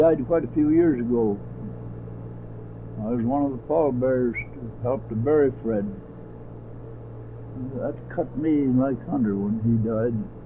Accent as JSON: {"language": "English", "region": "Ontario", "country": "Canada", "tie": "born there", "said": "I was born in Elsecraig, Ontario. That's about 27 or 28 miles northwest of London, Ontario."}